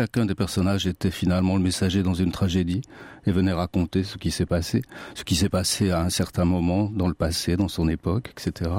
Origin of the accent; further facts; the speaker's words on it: Saint-Étienne, Auvergne-Rhône-Alpes, France; born there; moi, je suis né à Saint-Étienne, dans la Loire.